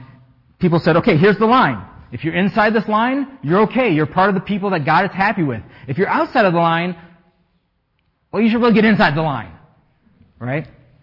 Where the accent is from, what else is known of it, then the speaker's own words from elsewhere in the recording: France; also born or lived in United States; When I was growing up in France, people did.